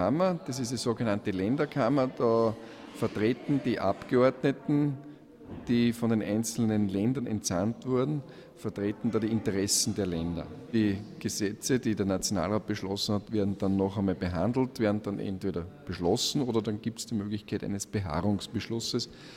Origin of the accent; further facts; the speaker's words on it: Ried im Innkreis, Upper Austria, Austria; Ich komme aus Oberösterreich, aus Ried im Innkreis. Bin verheiratet, habe 3 Kinder.